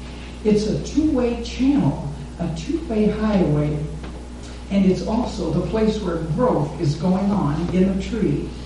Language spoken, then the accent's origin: English; Wisconsin, United States; And I said, "I'm a Unitarian from Wisconsin.